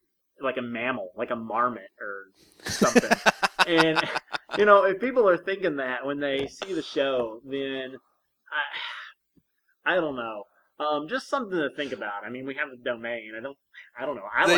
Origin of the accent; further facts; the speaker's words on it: the South, United States; From Michigan. I'm from the South.